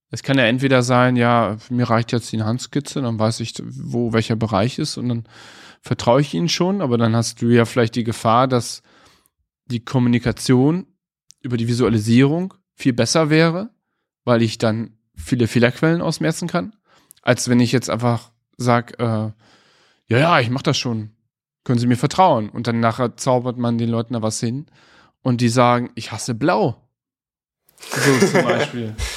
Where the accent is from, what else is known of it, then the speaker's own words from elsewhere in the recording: North Rhine-Westphalia, Germany; ich komme aus dem Westmünsterland